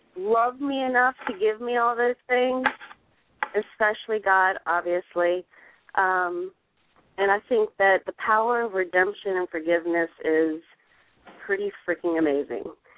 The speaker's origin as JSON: {"language": "English", "region": "Virginia", "country": "United States", "said": "I'm just from Virginia. I have 4 amazing kids."}